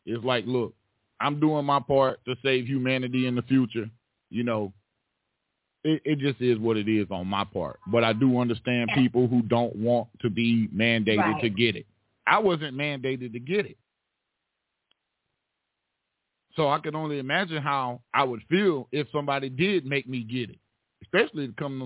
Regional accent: Alabama, United States; I'm from Alabama. Me and Ronnie are both from Alabama.

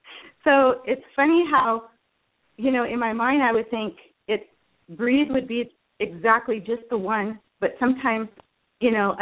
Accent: Arizona, United States; I'm from Arizona.

